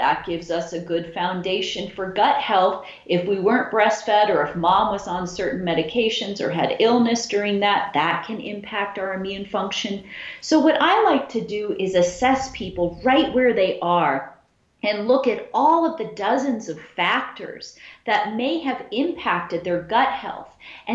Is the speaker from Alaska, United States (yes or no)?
no; Chicago, Illinois, United States; born there; I was born in Chicago.